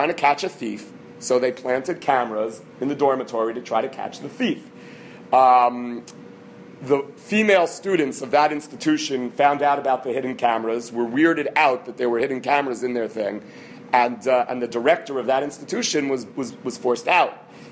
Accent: Beit Shemesh, Jerusalem District, Israel; I'm from Beit Shemesh.

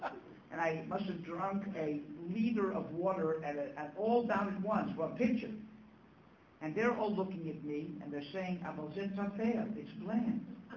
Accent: United States; moved away as an adult; now in Israel; When I first came to Eretz Yisrael, so being an American, a lot of Israelis were fighting over me

